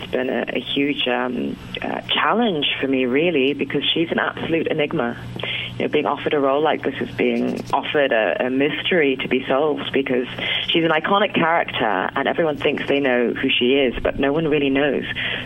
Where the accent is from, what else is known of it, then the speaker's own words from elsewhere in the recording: Zimbabwe; accent: Queen's English; I suppose I speak the Queen's English. I was brought up in Zimbabwe. I'm from Zimbabwe, essentially, and we're an old colony.